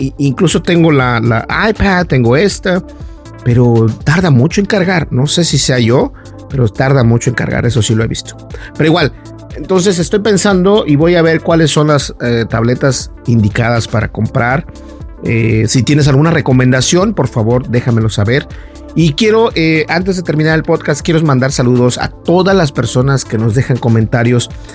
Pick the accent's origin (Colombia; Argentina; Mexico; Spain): Mexico; los mexicanos sabemos lo que es una cajeta.